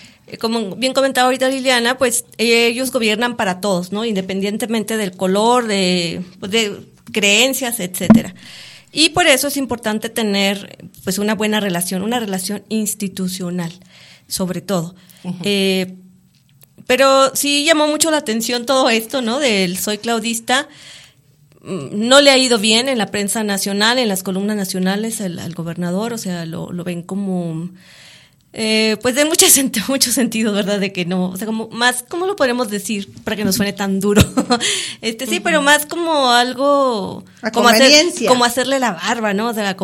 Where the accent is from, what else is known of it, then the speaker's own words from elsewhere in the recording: Durango, Mexico; Nosotros también como duranguenses somos mexicanos